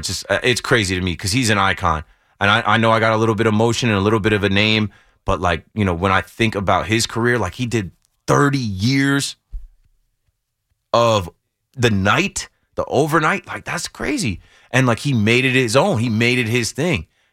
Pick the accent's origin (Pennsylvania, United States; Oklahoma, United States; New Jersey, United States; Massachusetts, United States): New Jersey, United States; Like, I'm not from New York. I'm from New Jersey.